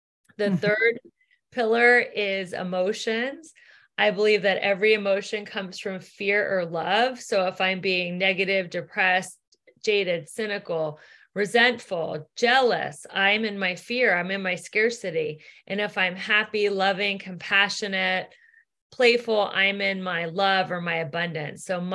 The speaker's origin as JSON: {"language": "English", "town": "Cincinnati", "region": "Ohio", "country": "United States", "tie": "born or raised there", "lives_now": "Los Angeles, United States", "said": "So I grew up in Cincinnati, Ohio, and I had a childhood dream of being an actress. So I moved to LA about 20 years ago"}